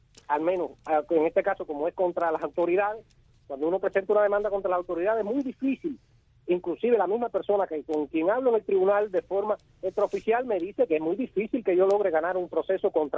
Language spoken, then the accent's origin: Spanish; Cuba; O yo como ciudadano cubano no tengo derecho a tener un teléfono.